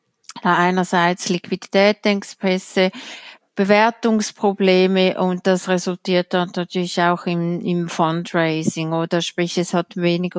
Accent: Switzerland; da können wir als Schweizer oder als Schweizer Finanzblatt stolz darauf sein.

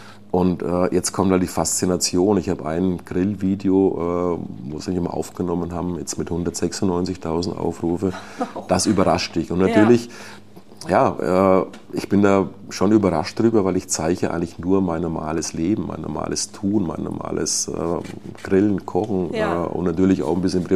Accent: Bavaria, Germany; Ich bin Franke

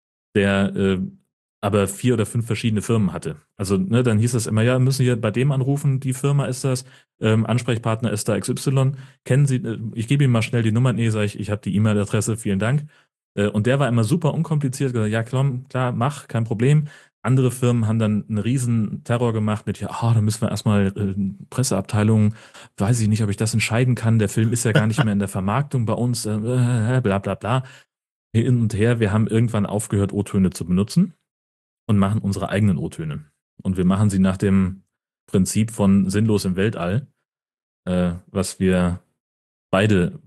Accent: North Rhine-Westphalia, Germany; Ich bin in der Gegend aufgewachsen, wo dieser Dialekt herkommt.

